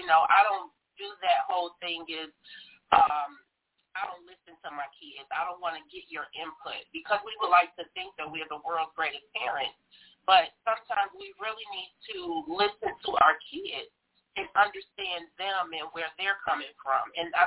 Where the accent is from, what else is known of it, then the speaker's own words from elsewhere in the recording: Chicago, Illinois, United States; Born and raised in Chicago, Illinois, Inglewood, and then I was on the west side of Chicago for about 20 years before I moved back south.